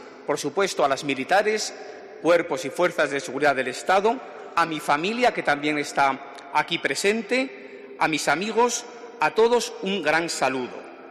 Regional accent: Autol, La Rioja, Spain; born there; also born or lived in Rome / Aldeanueva de Ebro / Salamanca / Logroño; now in Ciudad Real, Spain; mi pueblo de nacimiento, Autol, en Roma, donde estuve también, en Aldeanueva de Ebro, mi primera parroquia de La Rioja, en Salamanca, Logroño, en la diócesis de Osma-Soria y ahora aquí, en esta querida diócesis de Ciudad Real

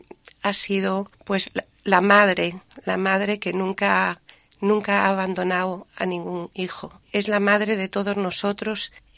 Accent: Ourense, Galicia, Spain; now in Vigo, Spain; Yo soy oriunda de Orense, y la devoción a la Santísima Virgen de Fátima en el santuario de Orense es muy, muy grande.

